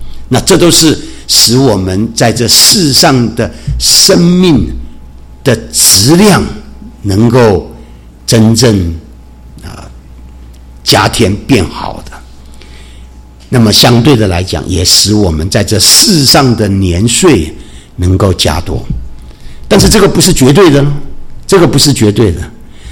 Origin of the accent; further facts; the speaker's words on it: China; 我们其实中国人讲的五福啊